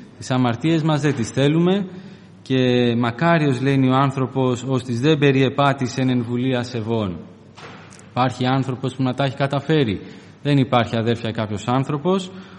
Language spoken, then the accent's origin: Greek; Naxos, South Aegean, Greece; now in Athens, Greece; Εγώ, αδέλφια, είμαι από την Άξο, όπως σας είπε και ο αδερφός. Έχω μεγαλώσει εκεί. 7 χρόνια πήγα στην Αθήνα, 7 χρόνια γύρισα πίσω πάλι στην Άξο, αλλά τα τελευταία 2 χρόνια είμαι στην Αθήνα.